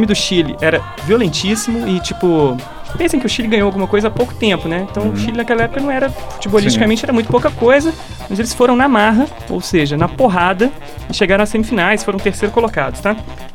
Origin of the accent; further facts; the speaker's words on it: Brazil; A gente é brasileiro, a gente tem uma imagem bonitinha da Copa 62, porque o Brasil ganhou, é a Copa do Garrincha e tal.